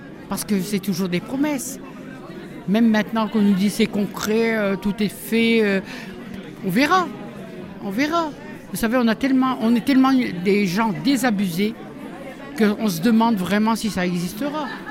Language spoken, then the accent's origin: French; Liévin, Hauts-de-France, France; Nous sommes de Liévin.